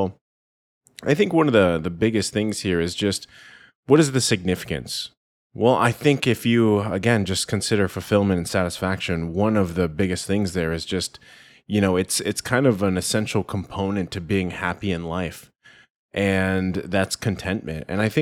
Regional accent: Philippines; me being Filipino, having grown up with, you know, some of these Filipino values, but also some of these American values.

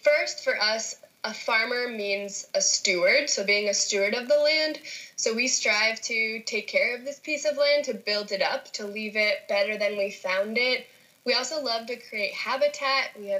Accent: Vermont, United States; So I grew up in Vermont, which is very green. You know, I grew up composting, I grew up with huge gardens in my backyard

